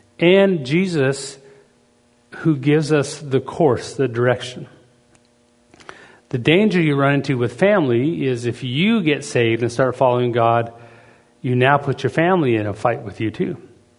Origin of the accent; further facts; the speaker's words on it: Canada; But I'm a Canadian guy, so when I come into America in the old days, they would find out you're a foreigner and they'd double check everything.